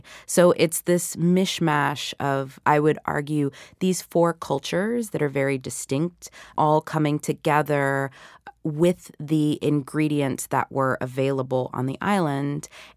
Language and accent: English; the South, United States; same kind of subtle sweetness that I associate with funnel cakes, which, of course, I had plenty of growing up in the South.